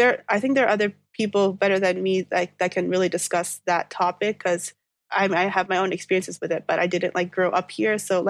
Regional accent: New York City, New York, United States; Because like, you know, I grew up in New York City, so I was allowed to be like loud and obnoxious in public if I needed to be.

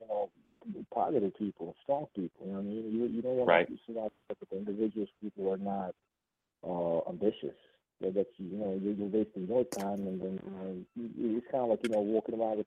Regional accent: Bosnia & Herzegovina; Yeah, born and raised in Bosnia.

